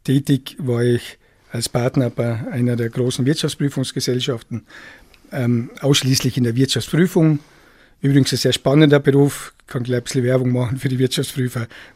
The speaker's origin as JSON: {"language": "German", "town": "Rangersdorf", "region": "Carinthia", "country": "Austria", "tie": "born or raised there", "also_born_or_lived": "Lienz", "said": "Geboren bin ich, wie so viele Mölltaler, in Lienz, im Krankenhaus. Also meiner Geburtsurkunde steht Lienz, aber natürlich aufgewachsen in der Gemeinde Rangersdorf. ganz genau in der Ortschaft Resdorf. Ich bin in Rangersdorf in die Volksschule gegangen, in Winklern in die Hauptschule"}